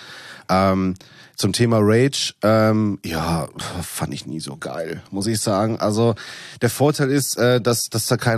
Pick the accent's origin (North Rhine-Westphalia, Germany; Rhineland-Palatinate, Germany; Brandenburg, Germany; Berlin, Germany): North Rhine-Westphalia, Germany; sorry, ich komme aus dem Pott, ich sag, wie es ist